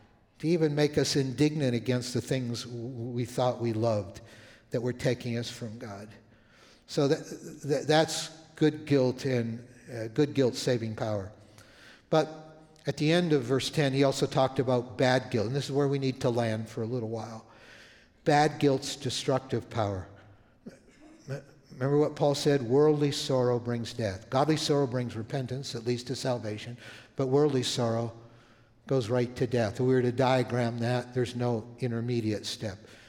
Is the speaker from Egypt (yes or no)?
no; Toronto, Ontario, Canada; Many of you know I'm from Canada. I was living in Toronto when I was a young teenager